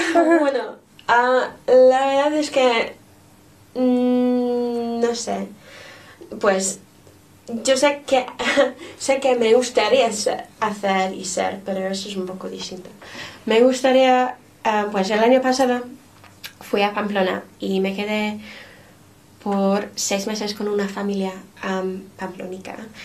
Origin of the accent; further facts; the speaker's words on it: England, United Kingdom; Spanish is a second language; como soy inglesa